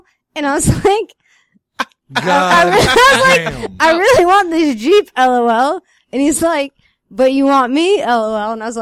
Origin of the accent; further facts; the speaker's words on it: Pennsylvania, United States; now in Jackson, United States; No, I'm from Pennsylvania. I live in here, Jackson. Developing that accent.